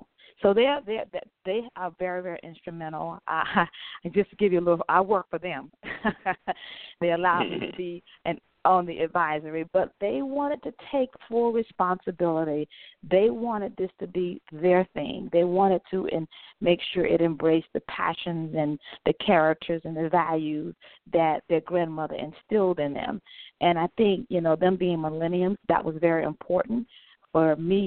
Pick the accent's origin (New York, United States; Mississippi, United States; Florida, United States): Florida, United States; DeLand; I grew up in DeLand, Florida, right outside of Orlando and Daytona.